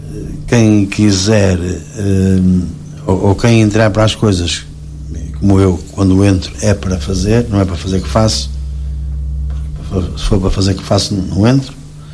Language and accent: Portuguese; São João de Ver, Aveiro, Portugal; tenho orgulho naquilo que tenho feito ao longo de muitos anos para a minha terra, que é São João de Ver.